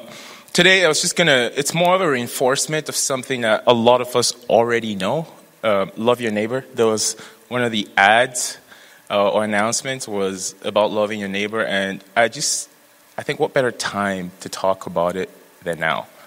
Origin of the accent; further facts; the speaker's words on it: Nigeria; I was raised Anglican back in Nigeria, and on the Saturday nights, the ladies in the church, the guys were also split into four groups.